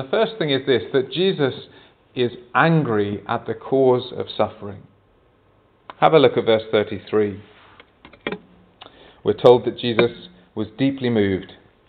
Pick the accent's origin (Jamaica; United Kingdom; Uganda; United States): United Kingdom; England; When I was growing up in England